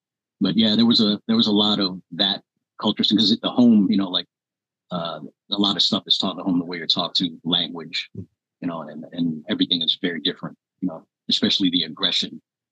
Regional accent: New York, United States; I was born in Brooklyn, in New York, 1972, 51 now. Eventually, we moved out to Queens, went to school out there until like 1990, and then a neighborhood got real bad, so we had to get out.

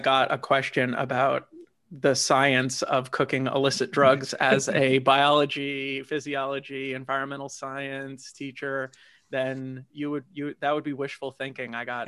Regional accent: United States; born there; I was born right outside of New York City. So I got to go into lower Manhattan and parts of Jersey, Philadelphia.

